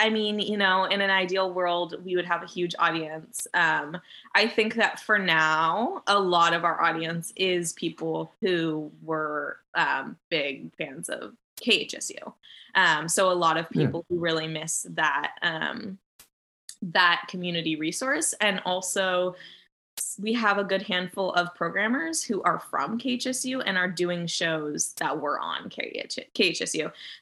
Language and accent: English; Arcata, California, United States; also born or lived in Santa Cruz; So I moved back to Humboldt in 2020. I had been living in Santa Cruz. I grew up here in Arcata